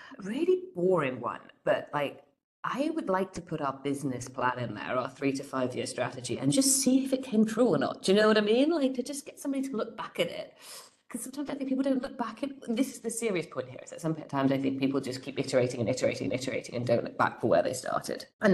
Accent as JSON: {"language": "English", "region": "Wales", "country": "United Kingdom", "said": "we are Welsh, we're proud to be Welsh, and we should never forget that."}